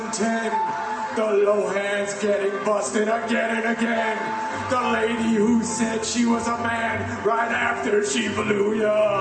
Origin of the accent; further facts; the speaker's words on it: New York City, New York, United States; We're honored to be here tonight raising money for the capital of the world, my hometown.